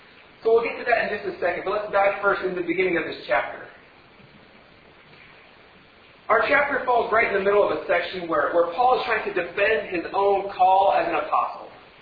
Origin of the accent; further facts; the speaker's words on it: Ohio, United States; Nobody knew where we were from. They didn't know I was from Wayne County, Ohio.